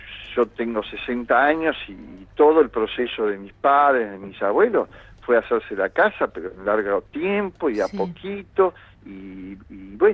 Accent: Cipolletti, Río Negro, Argentina; yo vengo de Chipoleti y digo, qué lindo lugar

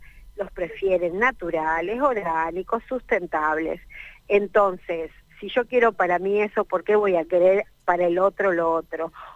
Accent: Neuquén, Argentina; Somos andinos. Estamos los Andes del Norte y los Andes del Sur. Orgullosamente montañeses, andinos, cordilleranos, como nos quieran llamar. Pero somos un espacio importante en esta Argentina diversa y hermosa.

